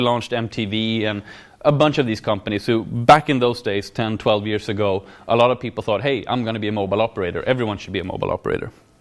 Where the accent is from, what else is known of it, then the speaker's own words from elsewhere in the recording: Sweden; I am from Sweden.